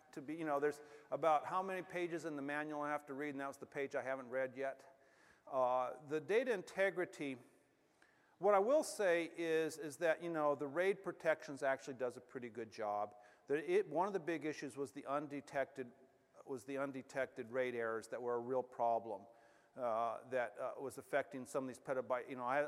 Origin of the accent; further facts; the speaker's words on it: Texas, United States; I'm from Texas and they're Texas big.